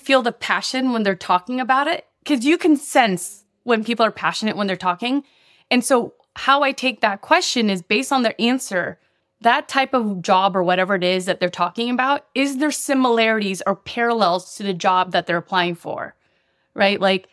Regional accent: Philippines; English is a second language; moved away; I come from the Philippines. I was an immigrant here

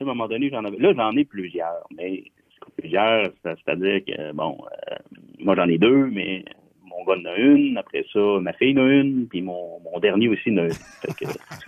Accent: Roberval, Quebec, Canada; Mon village, ma ville natale, Roberval au Lac-Saint-Jean.

